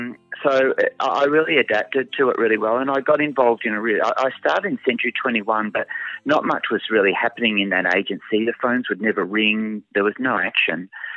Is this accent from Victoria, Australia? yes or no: yes; Melbourne, Victoria, Australia; moved away as an adult; also born or lived in Perth / Sydney / Bangkok; I grew up in Melbourne, so that's where I'm originally from, in Melbourne. But I got out of there, and then I moved to Perth in 91. I stayed in Perth for 3.5 years, and I was a real estate agent in Perth.